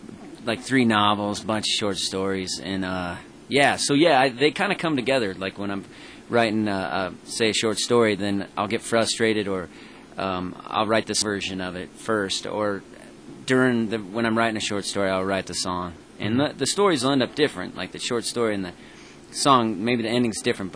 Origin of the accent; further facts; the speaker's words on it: Reno, Nevada, United States; moved away as an adult; now in Portland, United States; I'm from Reno, Nevada, okay. And I moved out to Portland to get in a band. Reno's a hard town to get in a band